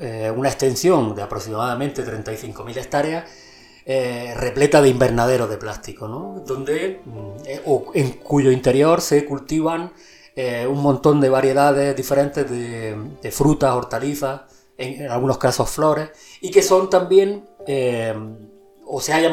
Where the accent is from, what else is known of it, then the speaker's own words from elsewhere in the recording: Almería, Andalusia, Spain; yo soy natural de Almería, y yo no tenía conocimiento de cómo se había construido.